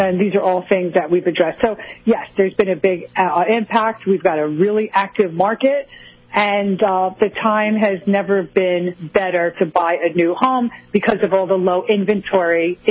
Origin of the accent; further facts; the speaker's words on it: Miami, Florida, United States; I'm from Miami.